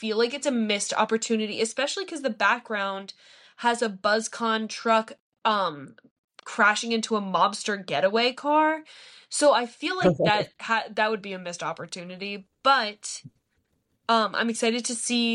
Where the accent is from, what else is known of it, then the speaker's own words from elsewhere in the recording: New Jersey, United States; As has been made many a point on this podcast, I am from Jersey